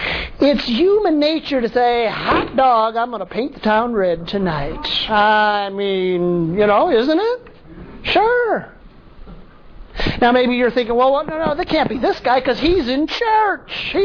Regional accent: South Holland, Illinois, United States; I grew up near South Holland, by the way, and a lot of Dutch Reformed churches there.

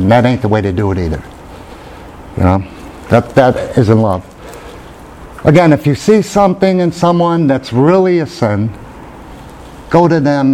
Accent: Germany; I can't say, oh, I'm Irish, so I'm impatient, right? I'm German.

